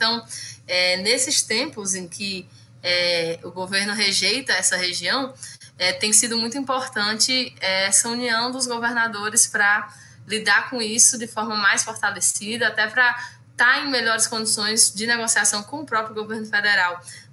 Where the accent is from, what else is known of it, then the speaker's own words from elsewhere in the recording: Rio Grande do Norte, Brazil; lá no meu estado do Rio Grande do Norte